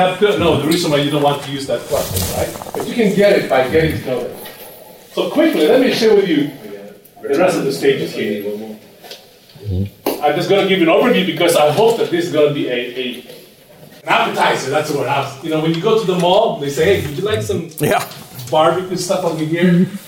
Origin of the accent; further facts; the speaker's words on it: Philippines; I'm from the Philippines too